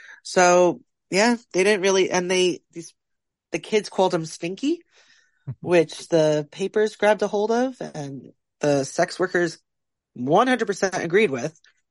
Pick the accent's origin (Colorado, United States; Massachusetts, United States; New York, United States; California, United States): New York, United States; Wappingers Falls; also born or lived in Poughkeepsie; I was born in Poughkeepsie, raised in Wappingers, so it's like just north or just south of Poughkeepsie.